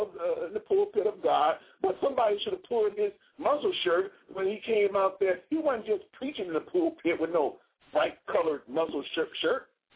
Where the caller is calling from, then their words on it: Maryland, United States; Yes, I'm calling from Maryland.